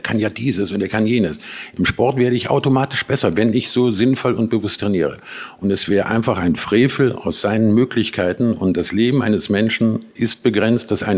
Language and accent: German; East Germany, Germany; born there; moved away; Bin in der ehemaligen DDR geboren. Kurz vor Mauerfall sind wir abgehauen, ja.